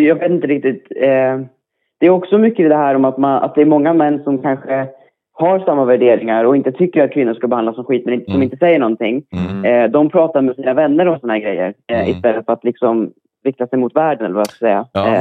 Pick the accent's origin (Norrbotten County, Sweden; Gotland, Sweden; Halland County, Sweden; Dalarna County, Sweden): Dalarna County, Sweden; now in Stockholm, Sweden; Ja, jag kommer från Dalarna.